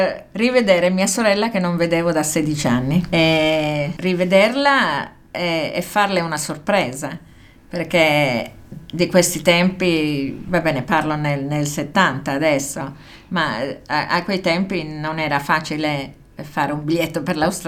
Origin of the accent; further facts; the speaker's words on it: Naples, Campania, Italy; sono napoletana, siamo a Napoli.